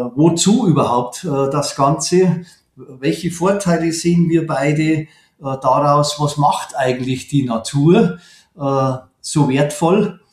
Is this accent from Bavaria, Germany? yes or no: yes; Munich, Bavaria, Germany; Ich bin ja in München aufgewachsen.